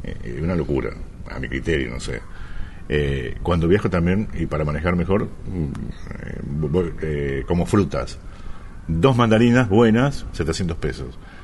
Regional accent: Argentina; como somos argentinos y tenemos el grado de picardía latente

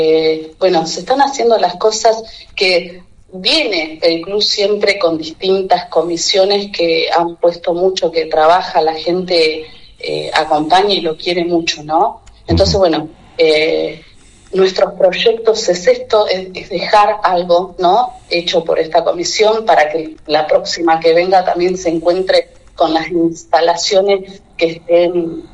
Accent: Las Flores, Buenos Aires Province, Argentina; hace, bueno, 20 años que yo viví en la zona rural de Pardo, que no soy nativa de ahí, yo soy acá de la ciudad de Las Flores

